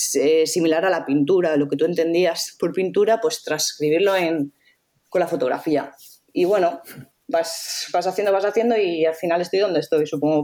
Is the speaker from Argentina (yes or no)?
no; Valencia, Valencian Community, Spain; Sí, yo soy de Valencia.